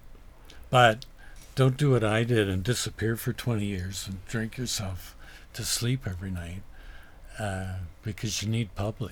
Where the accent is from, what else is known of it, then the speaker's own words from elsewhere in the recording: Ontario, Canada; And I grew up in Northern Ontario, walked across a frozen lake